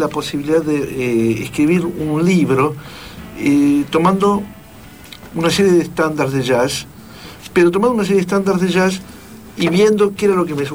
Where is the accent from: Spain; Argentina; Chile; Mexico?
Argentina; Como soy argentino, lo único que quedó del tema jazzístico es justamente el título.